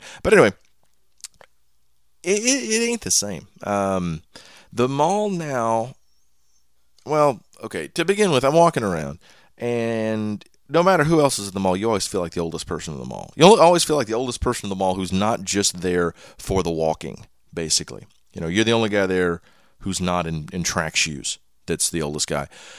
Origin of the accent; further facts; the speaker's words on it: Texas, United States; Although, I am from East Texas, so it is possible to have a 19-year-old with a 9-year-old child.